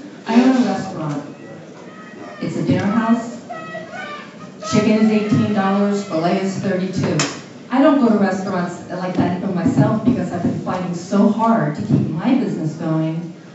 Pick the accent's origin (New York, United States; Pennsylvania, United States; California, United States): New York, United States; New York City; I grew up homeless myself in New York City. I built my own way.